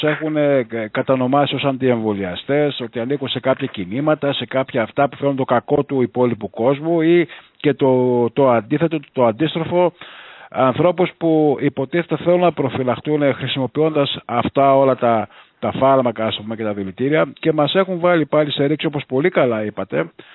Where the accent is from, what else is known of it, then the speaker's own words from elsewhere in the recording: Greece; γιατί εγώ σαν Έλληνας πολίτης άρχισα να φοβάμαι ότι δεν υπάρχει δικαιοσύνη